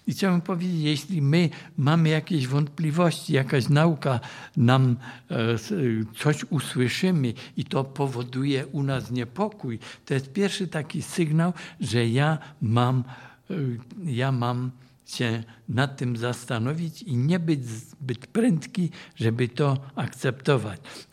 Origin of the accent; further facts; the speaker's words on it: Cieszyn, Silesian Voivodeship, Poland; Ja jako chłopak obserwowałem Żydów, u nas w Cieszynie ich było dużo, było 6 synagog nawet